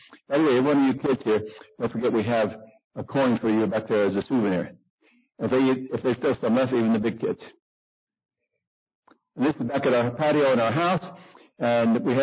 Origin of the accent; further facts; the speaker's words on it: Dumas, Texas, United States; I grew up in Dumas, Texas. I was the only sophomore that made the baseball team that year.